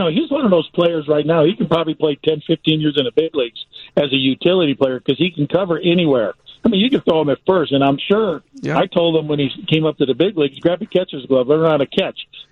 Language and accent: English; Gary, Indiana, United States; I mean, I'm no fool. I'm coming from Gary, Indiana.